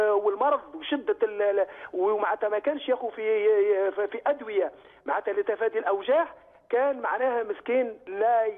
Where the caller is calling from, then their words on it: France; من فرنسا.